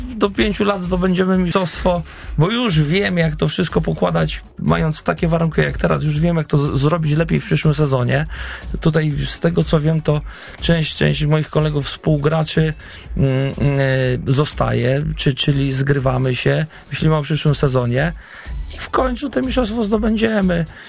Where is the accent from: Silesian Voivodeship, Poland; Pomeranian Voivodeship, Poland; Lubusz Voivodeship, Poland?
Lubusz Voivodeship, Poland; Gorzów Wielkopolski; also born or lived in Poznań; wróciłem do mojego rodzinnego miasta, jestem poznaniakiem, wychowanym w Gorzowie Wielkopolskim, ale jestem rodowitym poznaniakiem.